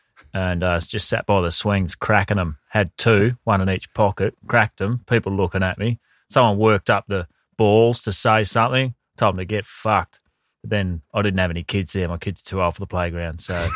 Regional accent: Queensland, Australia; No one fucks with me as a Queenslander.

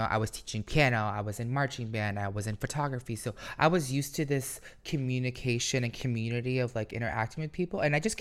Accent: Philippines; because I grew up insecure. Like, how can I be be this credible source or this person. Because, you know, being Filipino, like, you need a diploma, you need a degree, you need a good job

